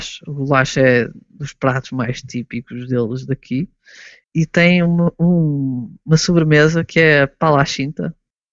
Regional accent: Portugal; E nós que somos portugueses

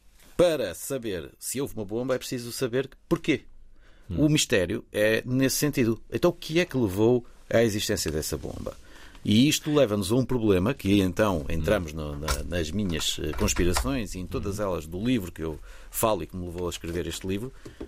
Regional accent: Porto, Portugal; Eu sou natural do Porto, somos ambos do Porto.

